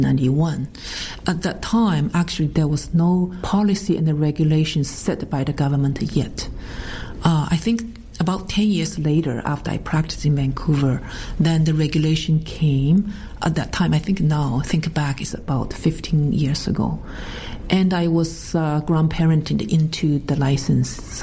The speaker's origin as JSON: {"language": "English", "country": "China", "tie": "born or raised there", "said": "Well, as I said earlier, I grew up in China"}